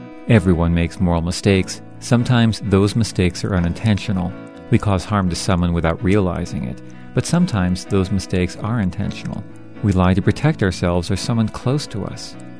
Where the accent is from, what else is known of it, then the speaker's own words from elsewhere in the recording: United States; am I to think, because I'm an American, the rest of the world should be in lockstep with us?